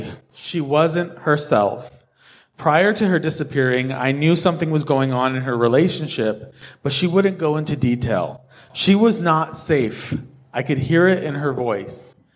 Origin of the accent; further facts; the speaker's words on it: New Mexico, United States; I'm from New Mexico, and this case actually has ties into my home state